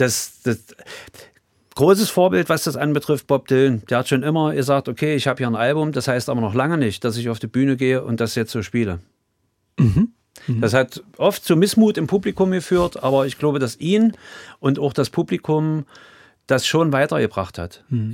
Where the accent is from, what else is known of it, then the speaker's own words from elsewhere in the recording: Halle, Saxony-Anhalt, Germany; accent: Halle; now in Berlin, Germany; Auch in 30 Jahren Berlin habe ich das nicht ablegen können.